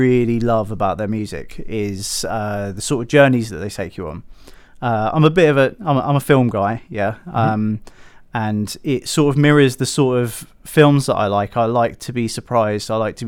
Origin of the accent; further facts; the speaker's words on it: East of England, United Kingdom; because I'm from Suffolk originally.